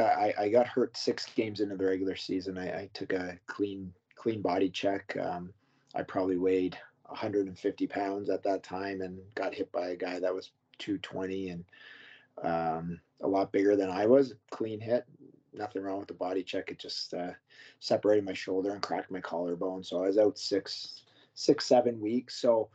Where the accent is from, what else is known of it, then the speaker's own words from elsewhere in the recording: Newmarket, Ontario, Canada; I played a season of junior in Newmarket in my hometown, and then I went off to Ottawa and played.